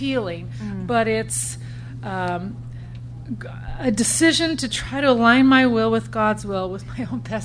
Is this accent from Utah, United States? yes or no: yes; Utah, United States; from Utah.